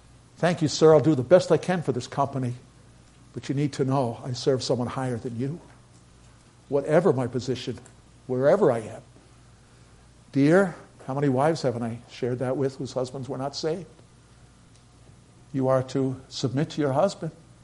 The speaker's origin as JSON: {"language": "English", "town": "Brooklyn", "region": "New York", "country": "United States", "tie": "born or raised there", "said": "Growing up in the Norwegian church in Brooklyn, remember my father, the cook."}